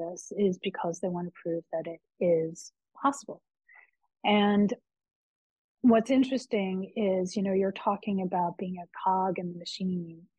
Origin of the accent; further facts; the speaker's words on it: United States; I'm focused on America because I'm American.